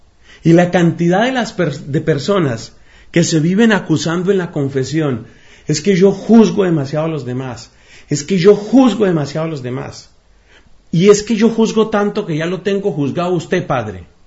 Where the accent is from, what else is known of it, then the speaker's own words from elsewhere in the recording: Colombia; casi todos los que nos encontramos este momento aquí, somos colombianos.